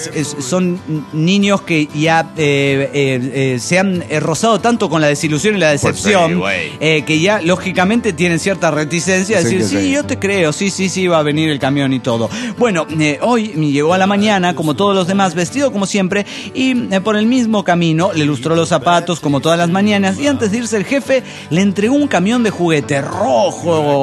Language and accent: Spanish; Cochabamba, Bolivia; de Cochabamba, Bolivia.